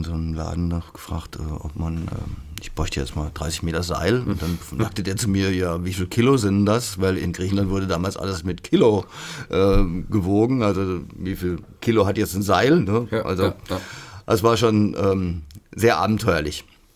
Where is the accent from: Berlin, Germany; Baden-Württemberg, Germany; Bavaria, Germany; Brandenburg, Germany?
Baden-Württemberg, Germany; Freiburg; ich bin 61 geboren in Freiburg. Habe auch dort sehr lange gelebt und bin immer noch gerne in der Stadt. Habe die Stadt auch als Jugendlicher und Kind als sehr frei und international erlebt.